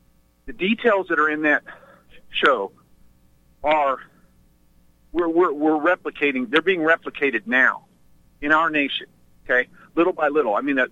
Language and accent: English; Missouri, United States; I grew up in the Bible Belt back in Missouri